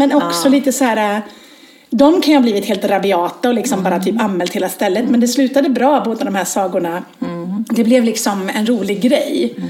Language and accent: Swedish; Borås, Västra Götaland County, Sweden; Jag är från Borås, jag är bonde.